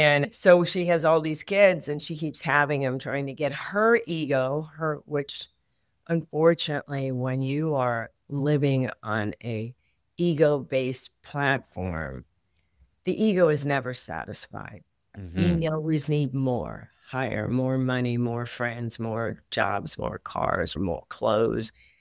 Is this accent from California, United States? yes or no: yes; Los Angeles, California, United States; I grew up in California, in Los Angeles, and as a child, on the outside, it would appear that I was very lucky